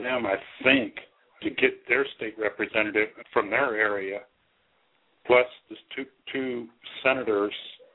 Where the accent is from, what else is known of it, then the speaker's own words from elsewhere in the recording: Belton, Texas, United States; I'm from Belton.